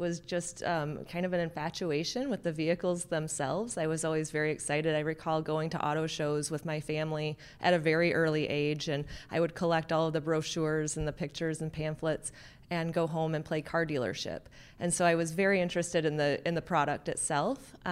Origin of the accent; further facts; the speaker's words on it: Michigan, United States; Yeah, I grew up in southeastern Michigan.